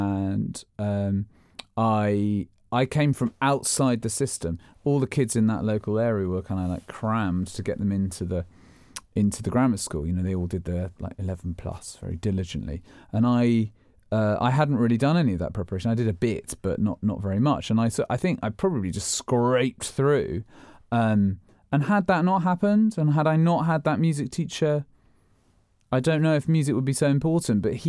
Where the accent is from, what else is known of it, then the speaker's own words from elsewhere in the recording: London, United Kingdom; the frantic, kind of slightly edgy experience of growing up in London to the beach, the forest, and also music.